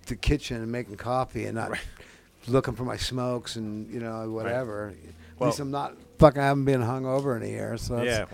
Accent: Seattle, Washington, United States; You know, I'm from Seattle, so it's like.

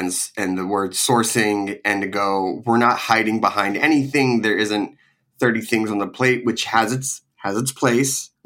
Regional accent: East Coast, United States; when I was growing up on the East Coast, hearing about Alice Water and the whole farm to table movement and everything

